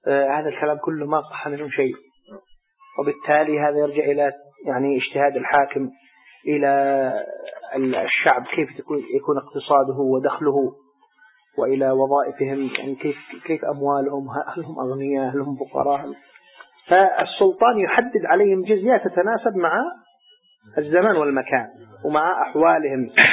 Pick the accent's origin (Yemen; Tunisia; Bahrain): Yemen; يعني نحن عندنا في اليمن 12,000